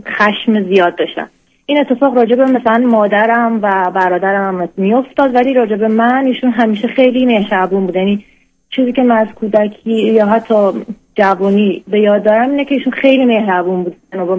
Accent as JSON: {"language": "Persian", "country": "Iran", "moved": "as an adult", "lives_now": "Europe", "said": "من 28 سالمه و توی اروپا زندگی میکنم. الان 5 ساله که از ایران اومدم بیرون که تحصیل کنم."}